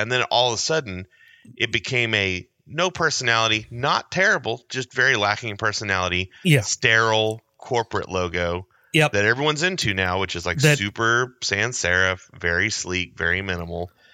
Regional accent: Yukon, Oklahoma, United States; National pitmaster is a guy named Travis Clark from my hometown, Yukon, Oklahoma.

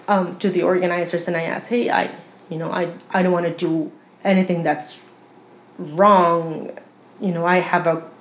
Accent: Mexico; English is a second language; moved away as an adult; now in United States; I am from Mexico, and I just moved here 4 years ago. I was working in Mexico doing community development through farming

